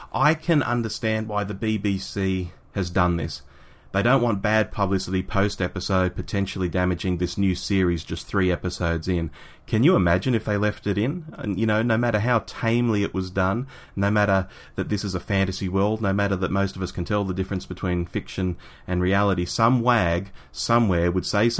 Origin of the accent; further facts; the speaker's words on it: Australia; You see, as an Australian in the 80s, I had to watch an edited version of Caves of Androzani for years before I saw the real cut